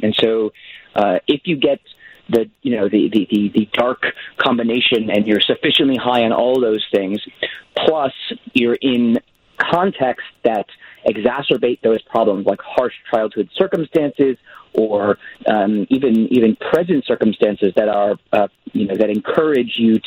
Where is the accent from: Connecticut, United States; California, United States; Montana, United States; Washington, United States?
Connecticut, United States; also born or lived in White Plains, New York; now in Australia; Yes, it's because I was born in White Plains, New York, and I grew up in Connecticut.